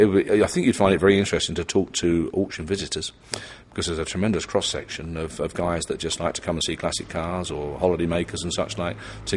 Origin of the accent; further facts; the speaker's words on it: Kilburn, London, United Kingdom; born there; also born or lived in Bedfordshire / Yorkshire; I was born in Kilburn in North London, and then moved out to Bedfordshire and up to Yorkshire in 1987.